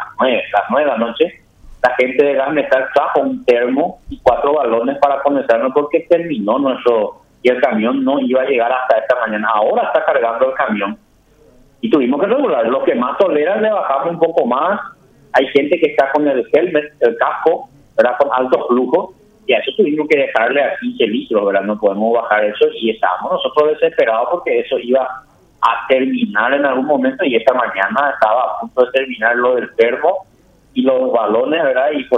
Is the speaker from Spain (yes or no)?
no; Coronel Bogado, Itapúa, Paraguay; yo soy de acá, nací en este hospital que ahora estoy como director